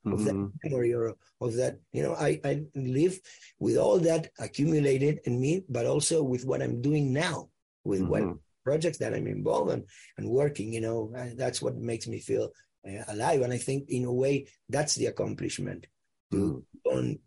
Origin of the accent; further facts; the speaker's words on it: Argentina; moved away; I was coming from Argentina, where, you know, you could go to jail just for playing that music. And, mm-hmm. and by the time I came here, which was 78